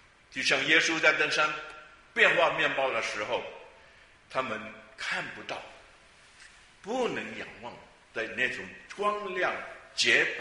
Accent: Guangdong, China; 特别是我们广东人，我们受佛教的影响好像比别的语言的族类来得更深。

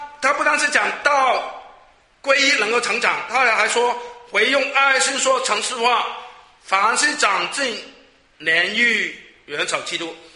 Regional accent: Hong Kong; Chinese is a second language; 我们广东人香港的，我的普通话是怎么样学来的？这是我们做青年人的时候呢听个普通话的歌学来的

